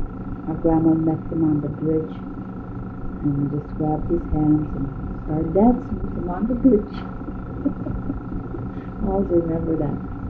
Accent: Alaska, United States; Being from Alaska, it seemed like every class I went to, they found out I was from Alaska.

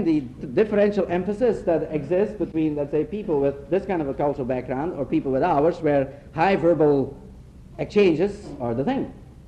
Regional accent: Belgium; I came from Belgium. I was brought up in Belgium

